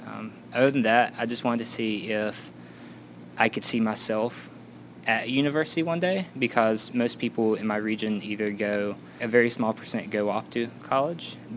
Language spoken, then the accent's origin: English; Bolt, West Virginia, United States; I'm from Raleigh County in a town called Bolt, West Virginia.